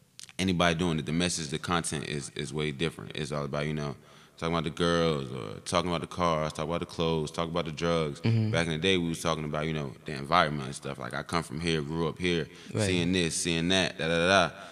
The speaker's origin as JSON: {"language": "English", "town": "Philadelphia", "region": "Pennsylvania", "country": "United States", "said": "I mean, of course, he's from Philly. I'm from Philly, you know, so we always going to support the home team."}